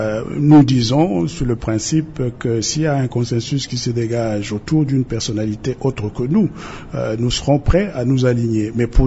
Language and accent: French; DR Congo; chez nous en République démocratique du Congo